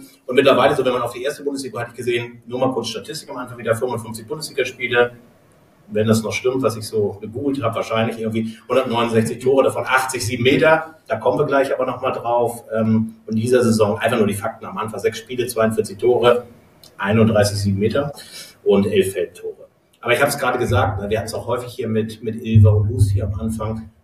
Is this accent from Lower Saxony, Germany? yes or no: yes; Buxtehude, Lower Saxony, Germany; heute sind wir wieder an meinem Standort, sozusagen meiner Heimat, hier zumindest der Sparkasse in Buxtehude.